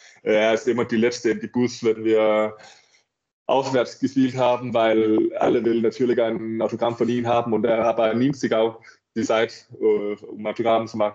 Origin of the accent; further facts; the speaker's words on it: Denmark; German is a second language; now in Germany; mein Freund aus Dänemark auch nicht so weit weg ist. Ich glaube, mein Heimat ist 1,5 Stunden weg von Flensburg.